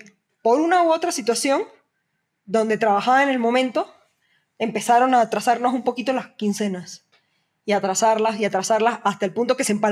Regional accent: Panama; now in Mexico; Soy panameña, llevo ya casi 9 años acá en México.

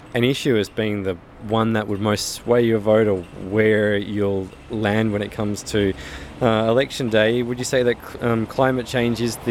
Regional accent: Ashburton, Victoria, Australia; It stretches from South Yarra to where I grew up in Ashburton.

